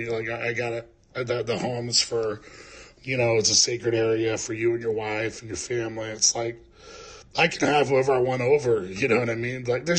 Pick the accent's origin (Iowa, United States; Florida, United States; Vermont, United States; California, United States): California, United States; Fresno; I am from the Fresno area.